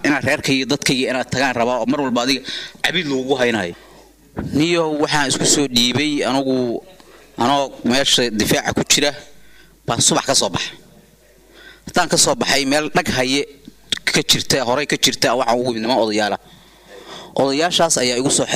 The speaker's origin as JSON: {"language": "Somali", "region": "Mudug", "country": "Somalia", "tie": "born there", "said": "afgarashada Al-Shabaab la iga yaqaanaana waa … waxaan ku dhashay Mudug"}